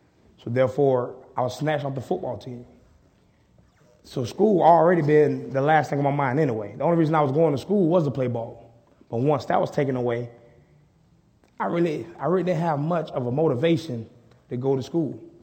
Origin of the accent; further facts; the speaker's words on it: Conway, South Carolina, United States; the culture I grew up in. I'm from Race Path. Some of you may know where Race Path at in Conway, but Race Path is one of the worst areas in Conway.